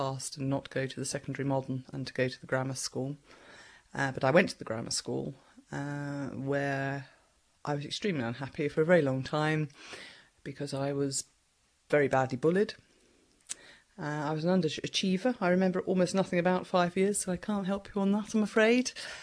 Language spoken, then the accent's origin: English; Pangbourne, South East England, United Kingdom; Well, I was born in Pangbourne in Berkshire.